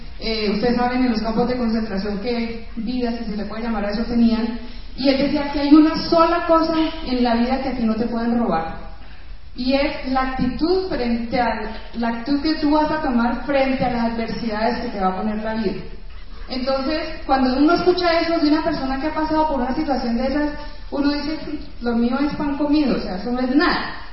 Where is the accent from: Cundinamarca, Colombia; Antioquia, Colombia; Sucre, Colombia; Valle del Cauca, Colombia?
Valle del Cauca, Colombia; Cali; now in Bogotá, Colombia; Yo creo, yo hace muchos años que me fui de Cali